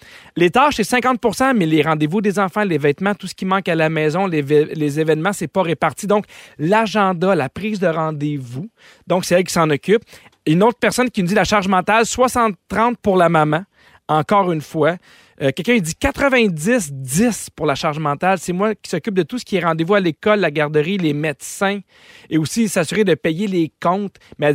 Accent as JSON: {"language": "French", "town": "Sherbrooke", "region": "Quebec", "country": "Canada", "tie": "born or raised there", "said": "Quand j'étais jeune à Sherbrooke, quand je renversais mes verres de lait"}